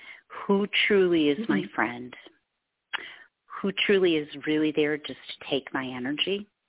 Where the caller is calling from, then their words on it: Michigan, United States; Hi, I'm calling from Michigan.